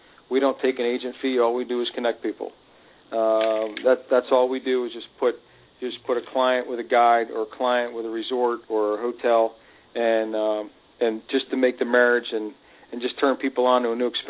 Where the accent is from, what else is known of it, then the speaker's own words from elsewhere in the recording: Florida, United States; also born or lived in Pennsylvania; as a kid, I grew up in South Florida, and I used to come to the Bahamas a lot in the late 70s.